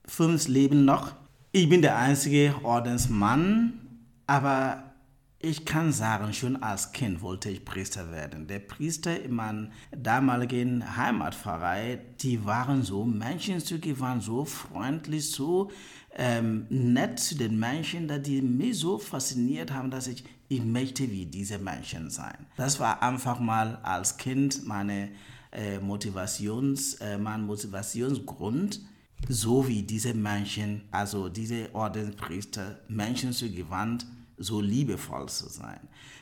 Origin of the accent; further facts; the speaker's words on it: Ghana; moved away as an adult; now in Germany; Ich bin 51 Jahre alt. Ich komme aus Ghana. Ich bin ein Steyler Ordenspriester und arbeite in Deutschland hier schon seit 2001.